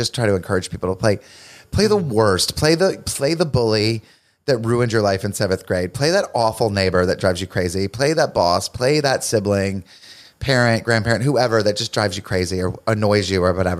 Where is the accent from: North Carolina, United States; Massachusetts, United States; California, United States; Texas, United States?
North Carolina, United States; I say that I'm mainly from North Carolina, but I was born in South Carolina and my mom lives in South Carolina.